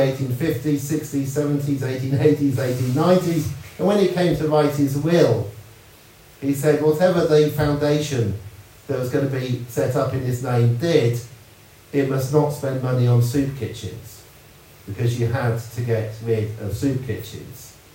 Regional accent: Oxford, South East England, United Kingdom; born there; I was born in Oxford in 1968. I was born between a cemetery and a shopping centre to the south of the city

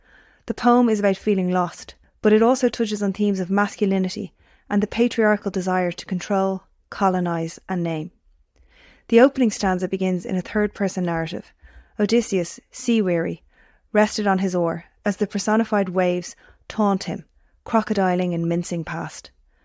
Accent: Dublin, Leinster, Ireland; I'm an English teacher from Dublin

